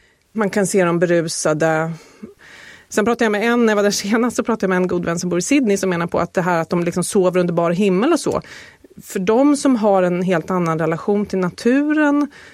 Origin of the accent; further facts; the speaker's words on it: Sweden; Och då tänker man ju som svensk att det kan ju inte vara så långt kvar mellan Singapore och Darwin.